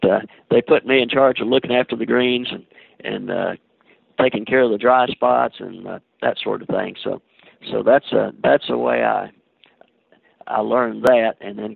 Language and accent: English; Lewisburg, Tennessee, United States; It was in Middle Tennessee. It was about 70 miles south of Nashville, and 20 miles south of Lewisburg, Tennessee, where I was born and where I went to high school.